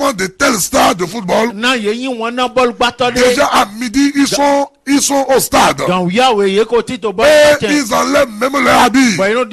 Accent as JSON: {"language": "French", "country": "Benin", "said": "Tout ce que nous avons en Afrique et que nous appelons divinité, et chez moi au Bénin"}